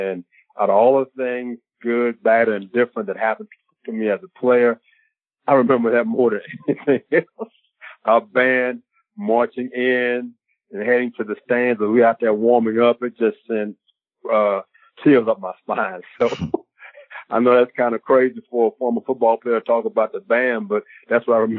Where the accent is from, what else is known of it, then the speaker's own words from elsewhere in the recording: Texas, United States; Well, you know, I grew up through integration in Texas.